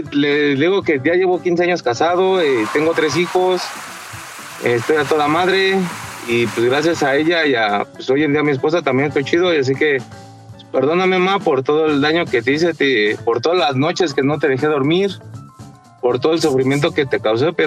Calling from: Iztapalapa, Mexico City, Mexico; De aquí de Iztapalapa.

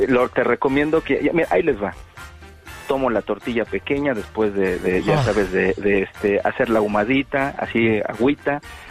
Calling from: Mexico City, Mexico; Desde la Ciudad de México.

